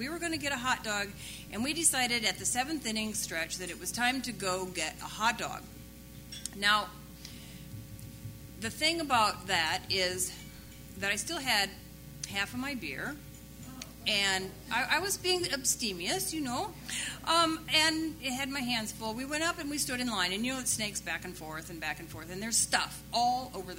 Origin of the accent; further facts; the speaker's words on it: Iowa, United States; now in Washington, United States; You know, I come from Iowa. Iowa is that flyover state, but it is a hidden treasure that I'm going back to someday.